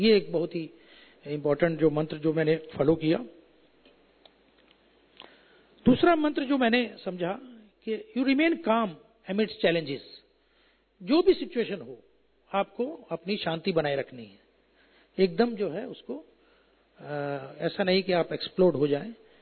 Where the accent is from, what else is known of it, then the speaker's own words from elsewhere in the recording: Delhi, India; मैं दिल्ली में पला बढ़ा, दिल्ली में ही इंजीनियरिंग किया, सब पढ़ाई हुआ, दिल्ली में पोस्टिंग लिया